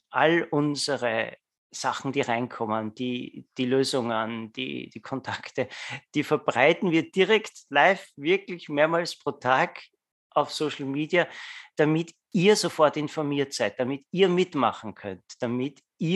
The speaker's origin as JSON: {"language": "German", "country": "Austria", "said": "da, wo ich wohne, ich bin ja ein Österreicher, da ist ja vieles noch wie früher"}